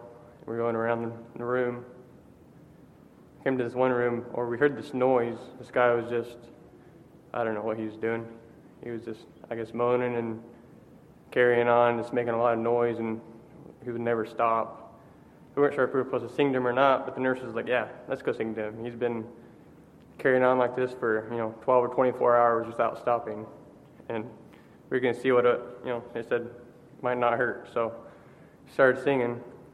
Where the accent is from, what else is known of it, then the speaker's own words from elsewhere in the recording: West Union, Iowa, United States; from West Union, Iowa.